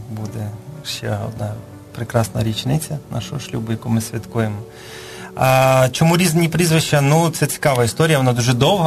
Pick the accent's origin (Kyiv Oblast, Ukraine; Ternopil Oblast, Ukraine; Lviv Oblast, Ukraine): Lviv Oblast, Ukraine; Lviv; now in Kyiv, Ukraine; ми родом зі Львова. Якщо ми не представилися, ми народилися у Львові, ми корінні львів'яни, ми там жили, виросли, хоча мої два старші брати народилися у Східній Україні, мій тато зі Східної України, Запорізької області.